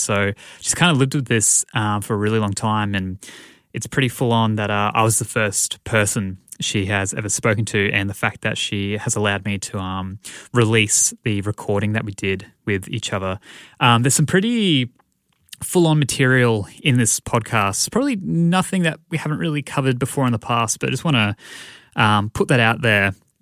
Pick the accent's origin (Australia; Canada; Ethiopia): Australia; because I'm also Australian.